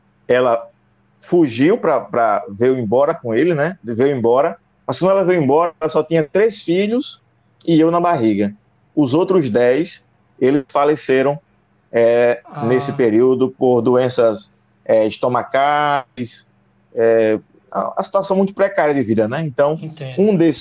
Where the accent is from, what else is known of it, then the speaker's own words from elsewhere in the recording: Natal, Rio Grande do Norte, Brazil; born there; eu só nasci em Macaíba, em Natal, né? Natal, que é a capital do Rio Grande do Norte, eu nasci. Inclusive, hoje eu moro bem perto da maternidade em que eu nasci, né?